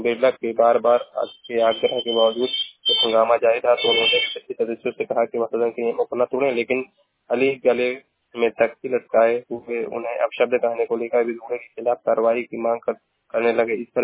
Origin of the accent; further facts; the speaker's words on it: Uttar Pradesh, India; मैं जिला महाराजगंज का निवासी हूँ।